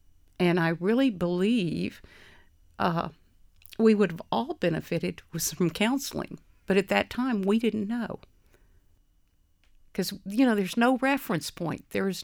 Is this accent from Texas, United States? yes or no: yes; Texas, United States; I was almost ashamed to say that I grew up in Texas.